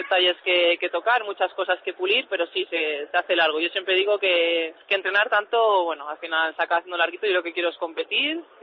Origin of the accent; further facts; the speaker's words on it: Cantabria, Spain; A mí va la marcha, sí, como buena cántabra, sí, me va la marcha.